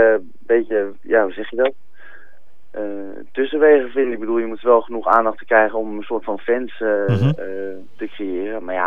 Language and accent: Dutch; Hoorn, North Holland, Netherlands; born there; now in Amsterdam, Netherlands; Ik ben geboren in Hoorn in Noord-Holland. En inmiddels woonzaam in Amsterdam. En ik ben geboren in 1986, dus inmiddels 25 jaar.